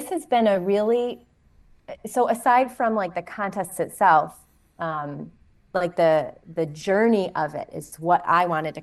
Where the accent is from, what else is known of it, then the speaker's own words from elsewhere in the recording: New York, United States; also born or lived in Florida; my family is in New York. I grew up in New York, so I do frequent New York quite a bit because, you know, I love my family and we're close.